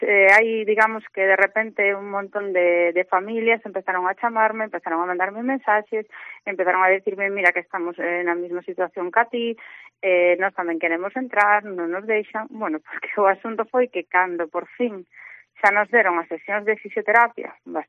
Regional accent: Pontevedra, Galicia, Spain; Eu tiña que irme a Lugo a un especialista, bueno, imagínate, eu son de Pontevedra, pois hasta Lugo.

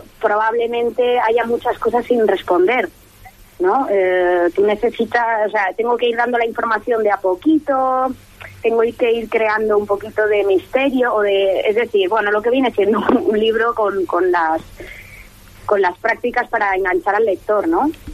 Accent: Mallorca, Balearic Islands, Spain; moved away as an adult; also born or lived in Madrid; yo soy de Mallorca, lo que pasa que jovencita me fui a estudiar interpretación y marketing, creatividad y demás, y me fui a Madrid. He estado como 14 años allí y ahora llevo un año y pico, casi dos, que he vuelto al paraíso

